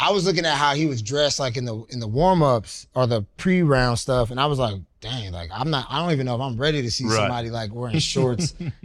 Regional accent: Georgia, United States; I'm from Georgia too. So like when I played as a kid, my neighbor had a membership to Atlanta Athletic Club

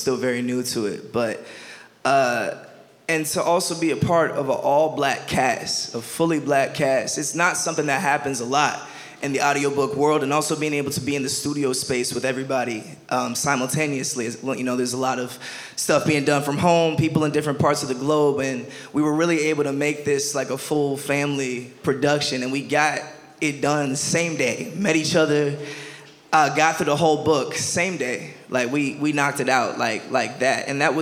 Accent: New York City, New York, United States; like growing up in New York, where there was like literal pillars, like street performers who you would see like every week, every day at the same spot

